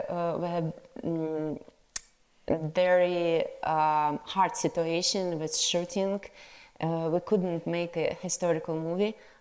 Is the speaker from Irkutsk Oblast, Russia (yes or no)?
yes; Irkutsk, Irkutsk Oblast, Russia; English is a second language; yes, it's like my hometown Irkutsk. I'm from Irkutsk. It's Siberia. It's 600 people lived in this city.